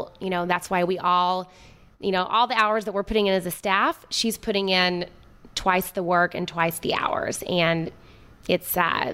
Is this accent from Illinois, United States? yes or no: no; Arkansas, United States; She's not from there. I'm from Arkansas. She's not from Arkansas.